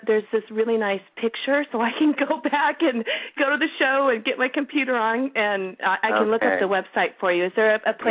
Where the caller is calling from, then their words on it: California, United States; I'm calling from California.